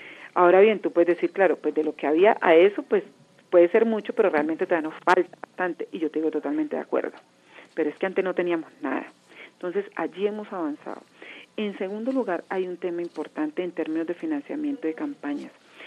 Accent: Colombia; debemos tener un gran nivel de dignidad como ciudadanos colombianos

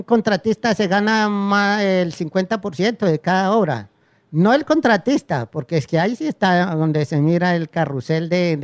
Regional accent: Arauca, Colombia; also born or lived in Santa Rosa de Viterbo, Boyacá; Yo nací en Santa Rosa de Viterbo y me crié en Arauca.

